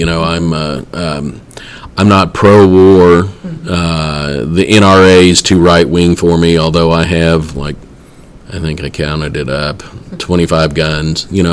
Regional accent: Middlesboro, United States; I know growing up in Middlesboro

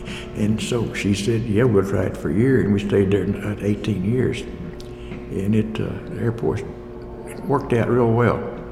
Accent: Gracie Lake, United States; born there; I was born here in Montgomery County, Gracie Lake.

